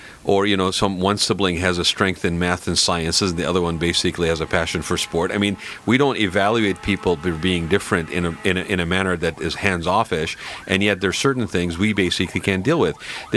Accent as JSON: {"language": "English", "region": "California", "country": "United States", "said": "as a Californian, you'd be proud"}